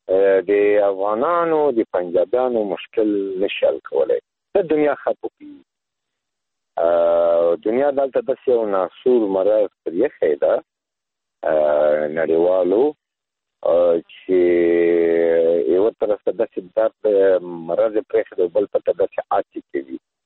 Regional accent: Afghanistan; مونږ افغانان یو،

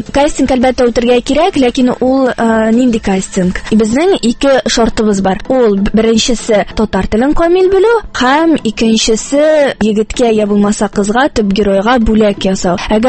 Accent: Kazan, Tatarstan, Russia; мин Казаннан, мәркәзебездән, 2-нче татар гимназиясында белем алып чыктым. Аннан соң Казан дәүләт университетының журналистика факультетында белем алып чыктым.

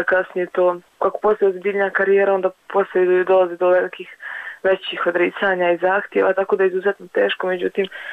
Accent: Berkovići, Republika Srpska, Bosnia & Herzegovina; now in Sarajevo, Bosnia and Herzegovina; ja sam dakle iz Berkovića, jednu godinu sam probala u Trebinju i nakon dvije i pol godine sam došla u Sarajevo.

